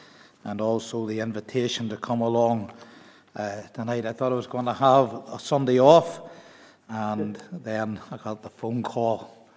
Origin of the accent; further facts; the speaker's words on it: Belfast, Northern Ireland, United Kingdom; accent: Belfast; It has greatly mellowed over the years, but I'm East Belfast born and bred. My accent started to change a little bit. The broadness, the Belfast end went out when I went to college at the Whitfield